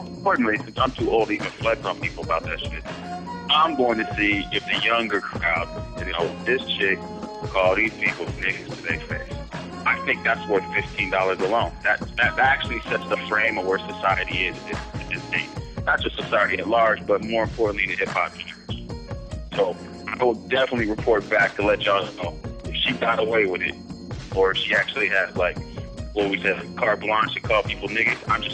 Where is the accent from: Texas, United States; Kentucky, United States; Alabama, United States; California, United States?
California, United States; So, obviously, I'm from Northern California.